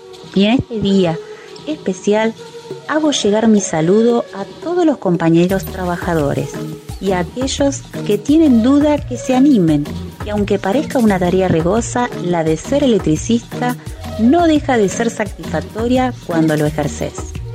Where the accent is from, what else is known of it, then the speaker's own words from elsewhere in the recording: Santa Rosa, La Pampa, Argentina; Soy de Santa Rosa La Pampa